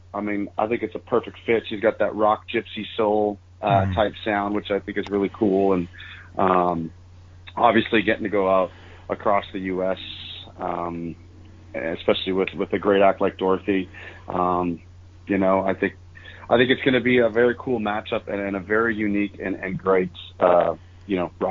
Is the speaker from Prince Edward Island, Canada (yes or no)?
no; North Bay, Ontario, Canada; born there; basically between where I was born in North Bay and halfway to where … from, ironically, up in Timmins.